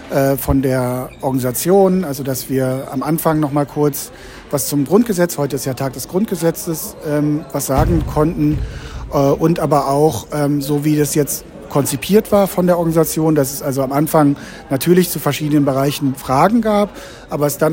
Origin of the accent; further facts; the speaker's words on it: Berlin, Germany; now in Düsseldorf, Germany; Ich bin in Berlin groß geworden, habe dann in Münster Politikwissenschaft studiert und lebe jetzt in Düsseldorf